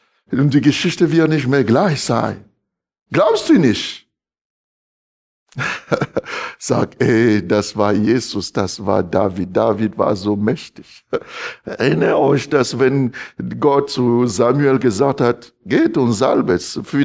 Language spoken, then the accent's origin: German; Emmendingen, Baden-Württemberg, Germany; Dann sag ich, ja, ich komme aus Emmendingen.